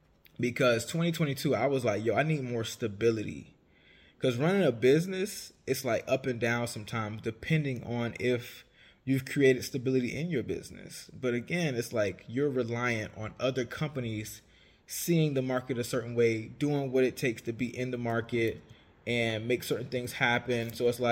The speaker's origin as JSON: {"language": "English", "town": "Savannah", "region": "Georgia", "country": "United States", "tie": "born or raised there", "said": "I grew up in St. Paul CME down in Savannah."}